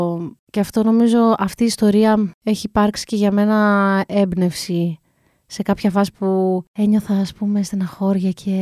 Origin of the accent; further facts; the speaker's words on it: Crete, Greece; Ο μπαμπάς μου είναι από το Σουδάν. Στην Κρήτη μεγαλώσαμε, και εγώ και ο αδερφός μου δηλαδή. Απλώς ταξιδεύαμε όντως από μικρή στο Σουδάν. Επέλεξαν και οι γονείς μου να μάθω και τα αραβικά από πολύ μικρή ηλικία.